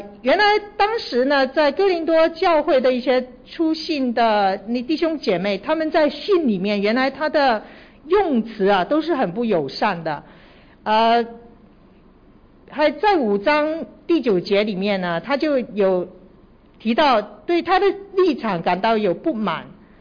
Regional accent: Tsuen Wan, New Territories, Hong Kong; 其实在我是从荃湾还有青衣那边过来的

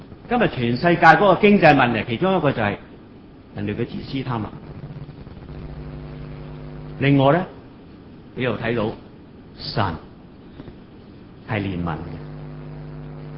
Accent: Hong Kong; 講返我哋香港人、中國人，我哋對我哋嘅歷史係唔清楚㗎

